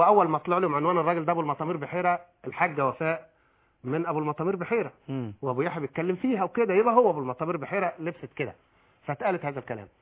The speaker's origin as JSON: {"language": "Arabic", "region": "Upper Egypt", "country": "Egypt", "said": "انا بصفتي مسلم وبصفتي صعيدي وعربي"}